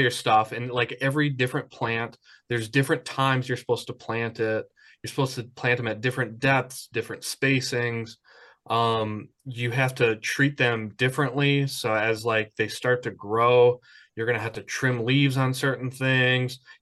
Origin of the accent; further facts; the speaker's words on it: Oklahoma, United States; Like, I'm from Oklahoma, and it's super hot.